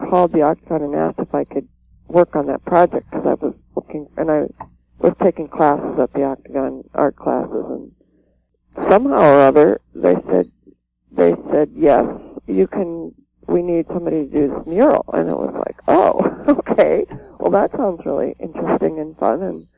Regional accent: Ames, Iowa, United States; Yes. I grew up in Ames

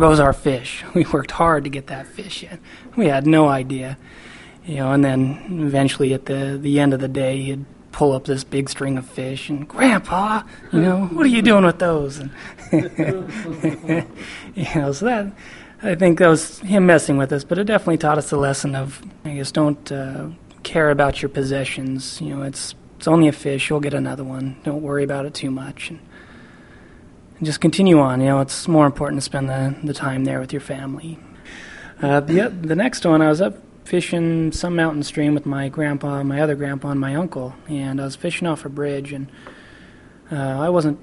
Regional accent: Idaho, United States; I'm from Idaho originally

